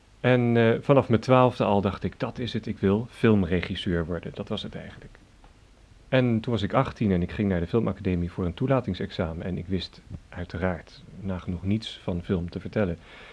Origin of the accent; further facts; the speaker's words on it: Garmisch-Partenkirchen, Bavaria, Germany; Ik ben geboren in Beieren in Zuid-Duitsland, vele jaren geleden. En heb daar een hele fijne jeugd gehad, omdat ja, we waren daar omgeven door schitterende natuur, die bergen daar